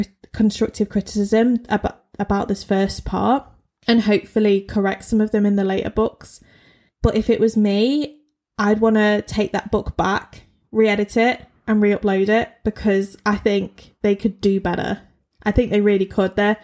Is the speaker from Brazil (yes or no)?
no; United Kingdom; I'm white and I'm British